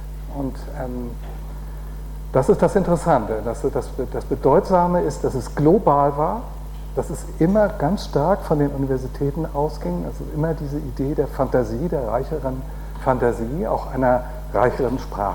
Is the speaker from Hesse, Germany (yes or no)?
no; Schleswig-Holstein, Germany; wie heißt der nochmal in Schleswig-Holstein? Ah, ja. Mein Heimatland